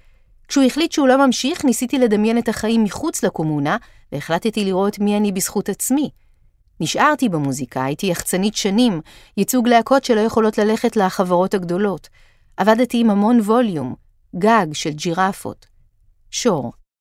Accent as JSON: {"language": "Hebrew", "town": "Holon", "region": "Tel Aviv District", "country": "Israel", "said": "אני יליד 69 ומחולון"}